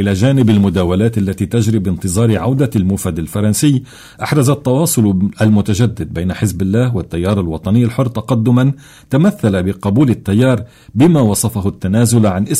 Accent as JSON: {"language": "Arabic", "country": "Lebanon"}